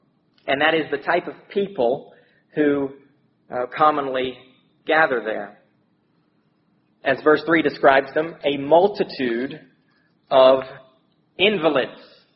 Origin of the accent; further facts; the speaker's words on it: Heber Springs, Arkansas, United States; I grew up in Heber Springs.